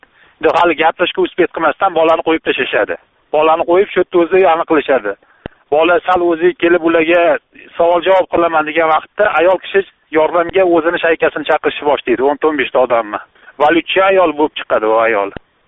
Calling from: Tashkent, Uzbekistan; Toshkentlikman.

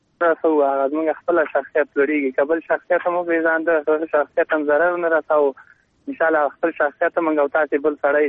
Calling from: Parwan, Afghanistan; دا پروان ولایت غربان شینوار ولسوالی نه.

